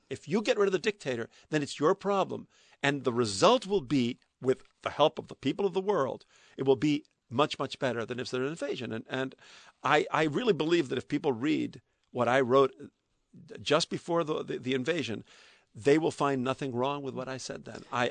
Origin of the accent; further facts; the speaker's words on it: Queens, New York, United States; I grew up in Queens